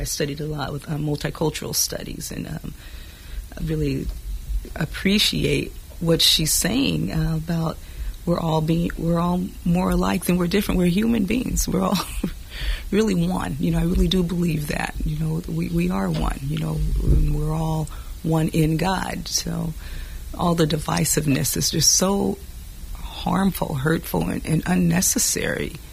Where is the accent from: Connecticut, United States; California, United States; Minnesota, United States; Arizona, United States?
California, United States; because I was born and raised right here in Sonoma County, which is said to have less than 2% black